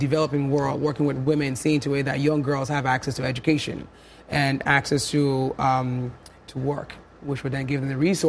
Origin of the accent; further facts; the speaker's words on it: Liberia; I was born in Liberia in the mid-70s and lived in a countryside in the outskirts of River G.